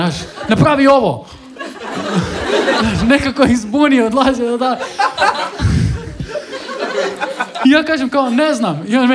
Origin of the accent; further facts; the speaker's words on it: Rijeka, Primorje-Gorski Kotar County, Croatia; ja sam znači iz Rijeke